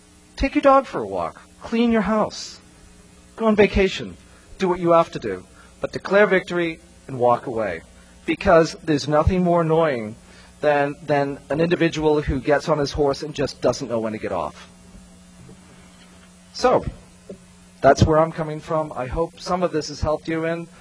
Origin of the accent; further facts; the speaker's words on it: United States; Look, this is America. I have the right, as an American, to travel anywhere I feel like it.